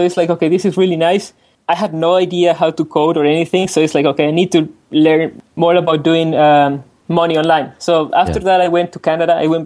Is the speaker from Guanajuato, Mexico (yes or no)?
no; Mexico City, Mexico; So I'm from Mexico City, by the way.